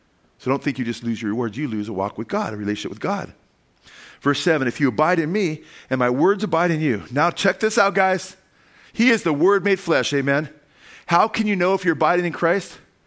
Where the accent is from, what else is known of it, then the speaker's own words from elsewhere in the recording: California, United States; Come on, we're from California, man. We have more grapes than anybody on earth.